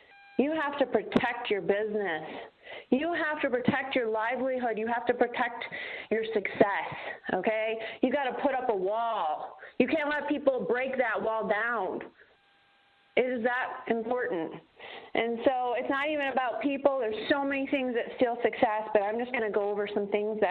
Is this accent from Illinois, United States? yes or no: no; Michigan, United States; I'm from Michigan, so I always think back of the days when I could barely drive my car or couldn't go anywhere because we were all snowed in.